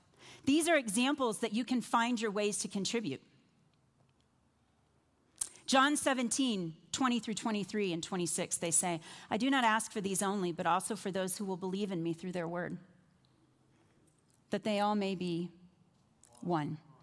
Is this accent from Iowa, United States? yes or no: yes; Iowa, United States; Listen, I'm from Iowa, and I'm just going to tell you right now that Colorado potlucks are lacking. I'm from Amish country.